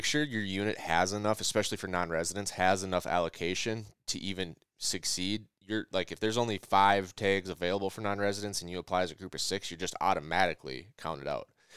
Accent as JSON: {"language": "English", "region": "Midwest", "country": "United States", "lives_now": "West, United States", "said": "especially for me as a Midwesterner going to the West"}